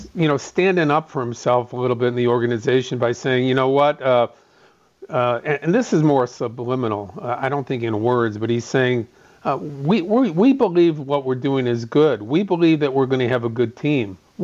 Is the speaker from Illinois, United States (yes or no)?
yes; Chicago, Illinois, United States; it makes me feel good as a Chicagoan that their fan base can feel good about their team